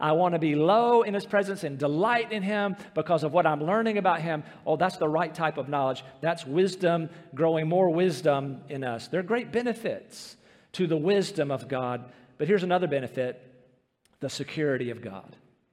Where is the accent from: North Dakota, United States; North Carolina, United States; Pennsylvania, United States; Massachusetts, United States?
North Carolina, United States; Rocky Mount; let's go swim in the Tar River there in Rocky Mount, my hometown, and we'll jump off the trestle.